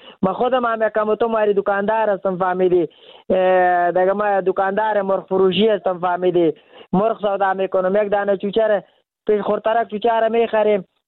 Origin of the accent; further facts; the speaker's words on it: Afghanistan; چیست که تولید وطن خودم از افغانه خودم هم ظالم است